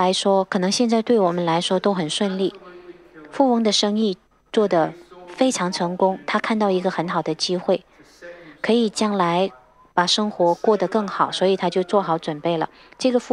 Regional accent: Australia; 因为作为澳洲人，我们生活在一个繁荣富裕的国家。

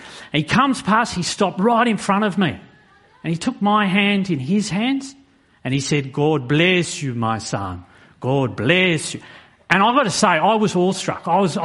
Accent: Australia; And I said, yeah, we are from Australia.

